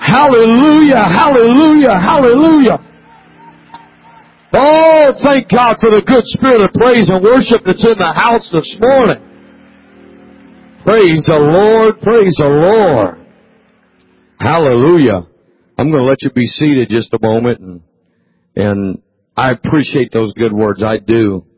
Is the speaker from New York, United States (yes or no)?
no; Fresno, California, United States; I am from Fresno. That's my roots. That's my home church.